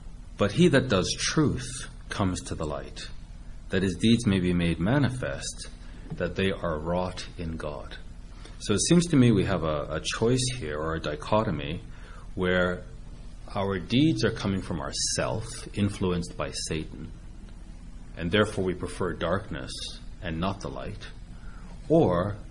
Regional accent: Toronto, Ontario, Canada; now in Ottawa, Canada; And I was from Toronto. But I didn't start attending until I came to Ottawa.

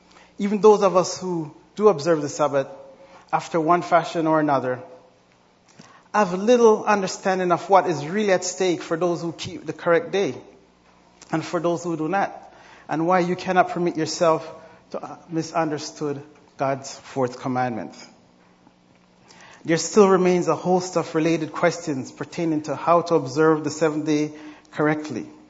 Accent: Jamaica; I grew up in Jamaica in a Sabbath-keeping assembly.

